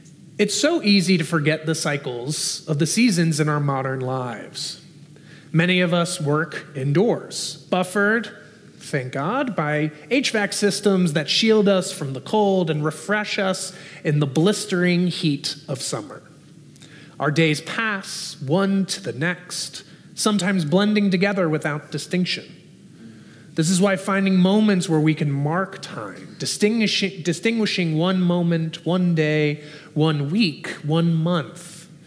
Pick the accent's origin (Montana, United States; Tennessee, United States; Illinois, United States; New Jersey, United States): Tennessee, United States; Nashville; also born or lived in Southern California; here closer to my hometown of Nashville, where I grew up